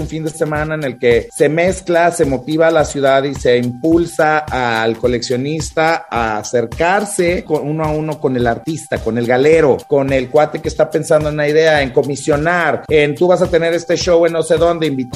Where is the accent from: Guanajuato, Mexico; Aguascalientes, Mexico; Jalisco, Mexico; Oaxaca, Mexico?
Jalisco, Mexico; Guadalajara; tenemos que sentirnos muy orgullosos de la creatividad que tenemos que ofrecer como tapatíos